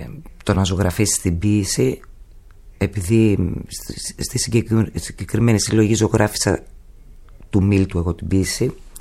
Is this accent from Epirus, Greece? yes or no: no; Athens, Attica, Greece; Δεν μεγάλωσα στην Αμοργό. Μεγάλωσα εδώ. Αλλά ήταν πολύ έντονο το στοιχείο του νησιού και στην Αθήνα.